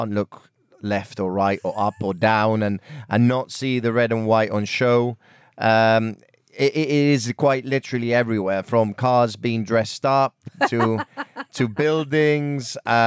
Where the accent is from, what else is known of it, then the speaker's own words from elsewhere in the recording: Gibraltar; Yes, we are British, but we also have our unique Gibraltarian identity that we're also very proud of.